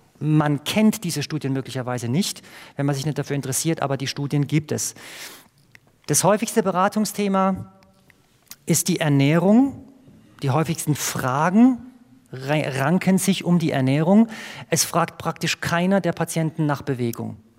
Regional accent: Electoral Palatinate (Kurpfalz), Germany; nicht nur als Kurpfälzer

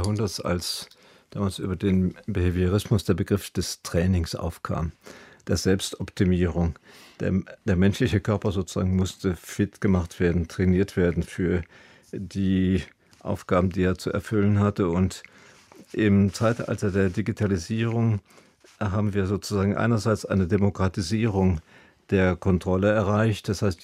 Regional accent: Steinfeld, North Rhine-Westphalia, Germany; dass Bernd Alois Zimmermann in meinem Heimatdorf, nämlich im Kloster Steinfeld, sozusagen seine humanistische Bildung erlangt hat

